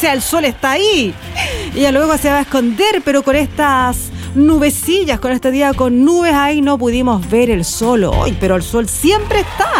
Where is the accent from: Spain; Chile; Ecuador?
Chile; Concepción, Biobío; porque si somos de Conce, tenemos que apoyar al Conce